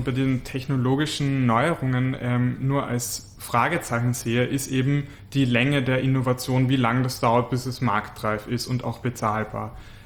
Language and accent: German; Carinthia, Austria; Weil ich bin ja am Land aufgewachsen, in Kärnten, und in einem Tal, was ziemlich strukturschwach ist